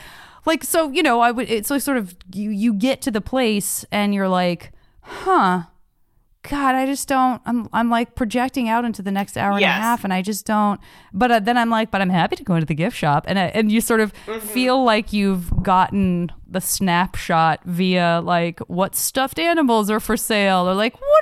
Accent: Arizona, United States; no, I'm from Arizona, and I feel the same way.

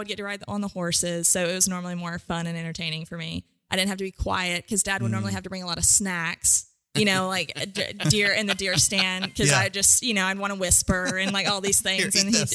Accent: the South, United States; I grew up in the South, so went hunting as well.

